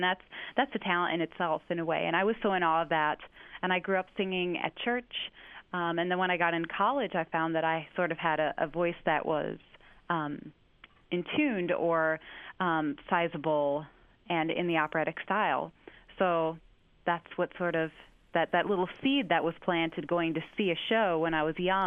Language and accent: English; Peoria, Illinois, United States; I grew up in Peoria, Illinois, which is only a few hours from Chicago.